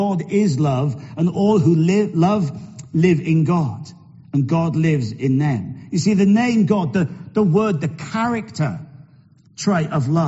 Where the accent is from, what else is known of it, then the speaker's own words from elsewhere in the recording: Wales, United Kingdom; moved away as an adult; But being Welsh, even though I haven't lived in Wales since 2001, being Welsh is something who I am, is something who I will always be, and I'm very proud to be a Welshman.